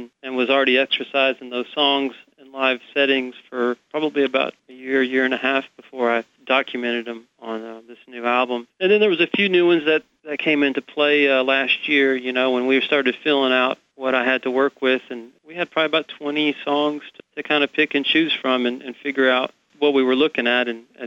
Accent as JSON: {"language": "English", "town": "Asheboro", "region": "North Carolina", "country": "United States", "tie": "born or raised there", "also_born_or_lived": "Hillsville, Virginia", "said": "I grew up mainly, though, in North Carolina and Virginia. Asheboro, North Carolina, just right there in the middle of the state where the state zoo is. Hillsville, Virginia, little tiny town, mountain town, right off the Blue Ridge Parkway"}